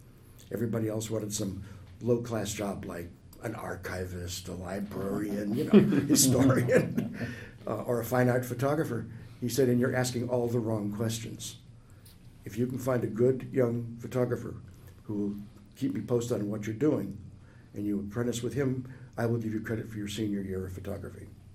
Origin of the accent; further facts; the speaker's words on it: Chicago, Illinois, United States; Oh, I'm sorry, yes. Uh-huh. Born and raised in Chicago.